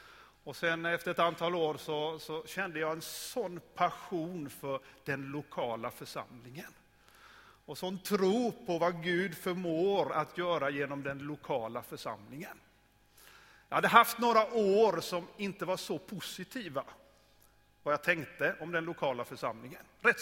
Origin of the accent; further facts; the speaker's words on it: Småland, Sweden; Jag är smålänning i botten. Det kanske hörs någonstans, eller?